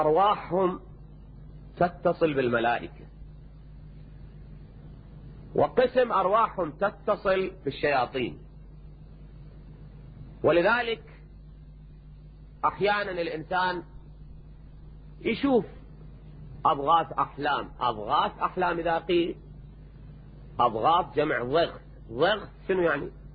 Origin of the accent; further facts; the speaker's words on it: Najaf, Najaf Governorate, Iraq; بس أنا من النجف لكن ما أذكر كلمتها إلى الآن